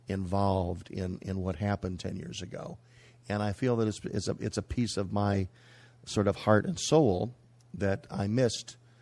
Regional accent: United States; As an American, not being on American soil, I feel that a piece of a collective memory

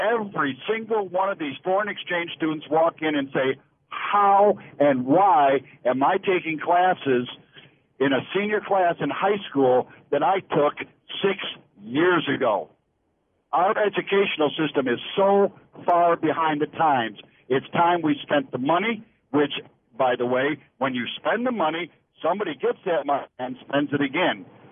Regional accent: Mishawaka, Indiana, United States; The reason I deal with this is because back in my hometown of Mishawaka, Indiana, we did this.

